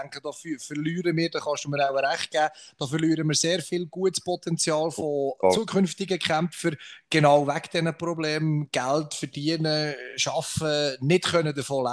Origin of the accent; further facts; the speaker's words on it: Biel, Bern, Switzerland; Und Biel, wo ich herkomme, weiss man ja, ist nicht das einfachste Pflaster.